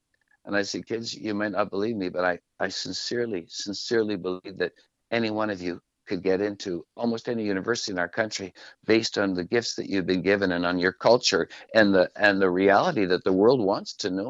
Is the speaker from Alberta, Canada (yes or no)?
no; Arctic Bay, Nunavut, Canada; Yeah, I'm 20 years old. I have my grade 10 only because I'm from Arctic Bay.